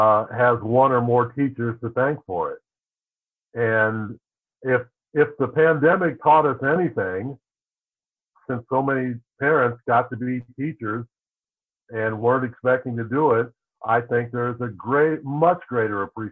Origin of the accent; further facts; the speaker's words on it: St. Charles, United States; They asked me to share my story in the context of race and growing up in St. Charles.